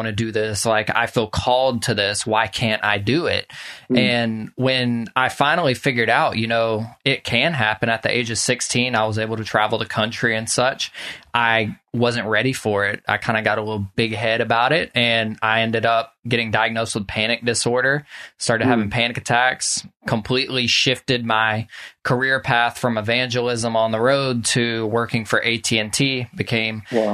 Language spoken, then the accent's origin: English; Social Circle, Georgia, United States; I grew up in Social Circle here where I'm